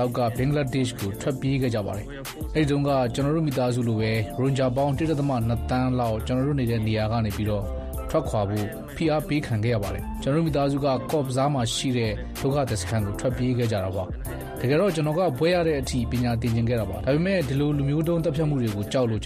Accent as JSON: {"language": "Burmese", "town": "Maungdaw", "region": "Rakhine State", "country": "Myanmar", "tie": "born there", "said": "ကျွန်တော်ကမောင်နှောင်းမှာမွေးတော့ပါကျွန်တော်မွေးခဲ့တဲ့လူမှုပတ်ဝန်းကျင်ကအိုးမဲ့အိမ်မဲနဲ့နေရွှန့်ဆွန်ကထွက်ပြေးရတဲ့အခြေအနေတွေလူမျိုးတုံးတပ်ဖြတ်မှုကိုကျင်းပများစွာခံခဲ့ရတဲ့ပတ်ဝန်းကျင်ပေါ့"}